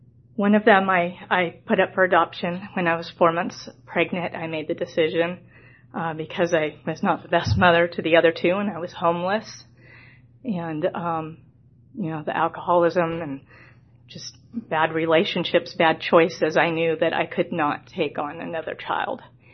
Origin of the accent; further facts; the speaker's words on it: Los Angeles, California, United States; born there; I was born in Los Angeles, California, Halloween 1968, so I'm 50 right now.